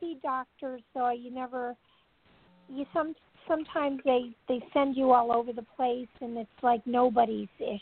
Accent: California, United States; from California.

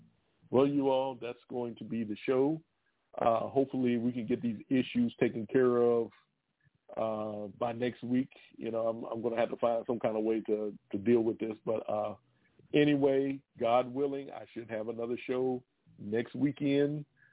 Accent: Washington, District of Columbia, United States; they're doing that in my hometown of Washington, D.C.

